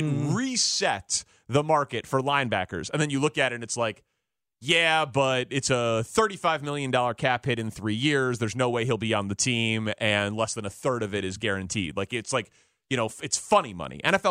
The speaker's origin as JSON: {"language": "English", "region": "Georgia", "country": "United States", "tie": "born or raised there", "said": "I'm a kid from Macon County, Georgia."}